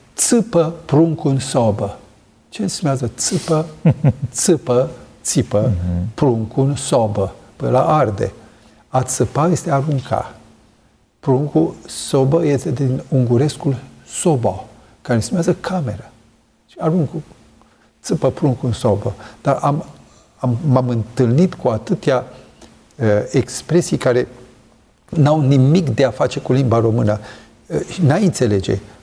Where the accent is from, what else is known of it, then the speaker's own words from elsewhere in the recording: Sibiu, Sibiu County, Romania; sunt sibian și zona aceea a Sibiului care este foarte germană, cu satele specifice, Apold, Cristian, sunt multe sate, le știu și numele german, numele românesc e diferit.